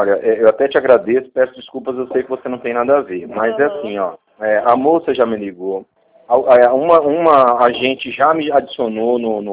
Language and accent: Portuguese; Marília, São Paulo, Brazil; eu sou de Marília.